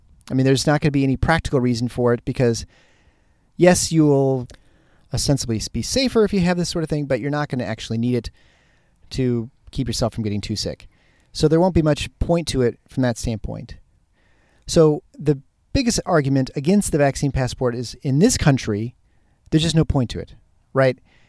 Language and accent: English; Michigan, United States; it's starting in the upper Midwest and the Michigan area, my hometown, my home state.